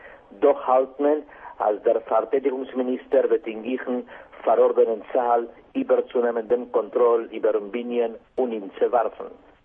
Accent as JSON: {"language": "German", "country": "Israel", "second_language": "German", "said": "Bei uns in Israel hofft man"}